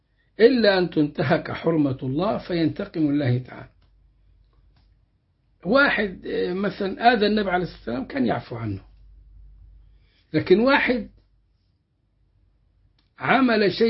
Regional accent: Egypt; accent: Egyptian; يعني إيه لك فلان هذا بلهجتنا المصرية قريب

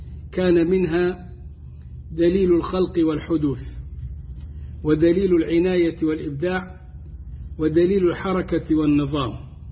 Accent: Egypt; نحن عندنا مثلا كمصريين

